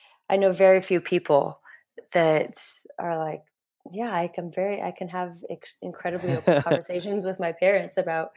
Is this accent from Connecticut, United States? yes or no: no; New Mexico, United States; I grew up in New Mexico.